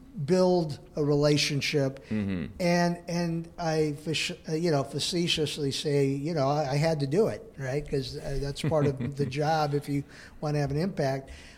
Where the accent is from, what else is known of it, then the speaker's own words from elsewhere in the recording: United States; even though I'm Mexican American, mm-hmm. my parents were farm workers, we lived right along the border for many years before moving to California